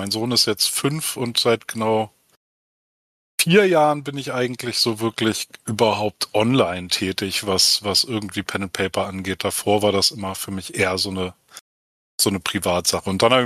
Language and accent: German; Hamburg, Germany; Ich komme aus Hamburg.